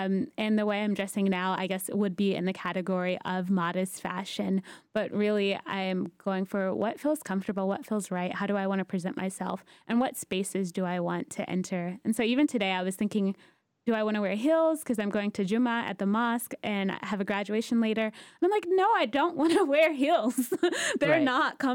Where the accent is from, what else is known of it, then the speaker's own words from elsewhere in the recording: Atlanta, Georgia, United States; So in Atlanta, I grew up in East Atlanta, and I went to an Islamic school K through 12.